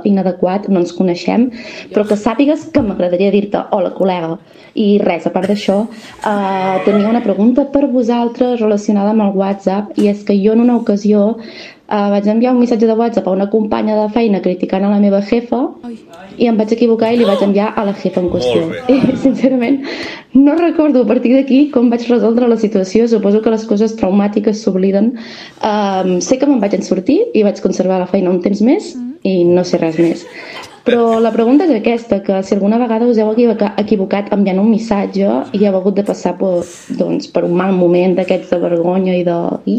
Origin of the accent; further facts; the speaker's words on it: Banyoles, Catalonia, Spain; de Banyoles